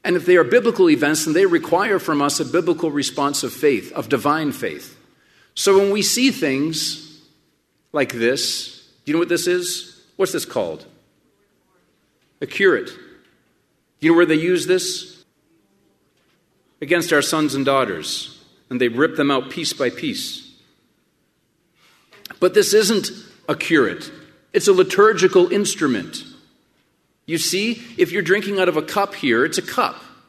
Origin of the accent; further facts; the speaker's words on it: Canada; I'm up from Canada originally.